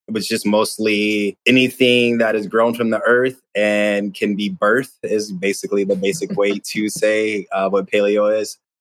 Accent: Ypsilanti, Michigan, United States; Near Detroit. So close to this area here. So I grew up in Ypsilanti, Michigan.

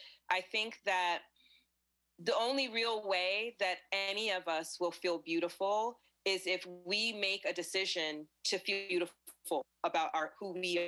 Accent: Florida, United States; again, I've got those Jamaican roots and I grew up in Florida and, you know, vacation, pools, beaches, sun, it's literally all I've been around the majority of my life.

